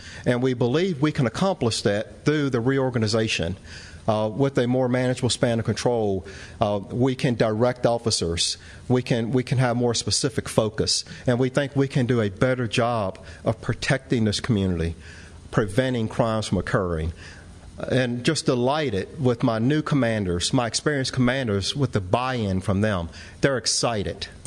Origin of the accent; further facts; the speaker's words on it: Lynchburg, Virginia, United States; But I'm originally from Lynchburg, not too far away